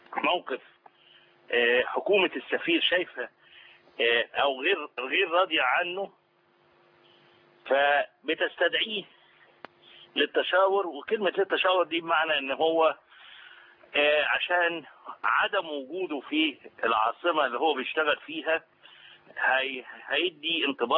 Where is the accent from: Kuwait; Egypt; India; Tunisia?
Egypt; ولو سألتني انا كرأيي كمصري انا غير راضي عن هذه الهتافات وعن هذه اللافتات.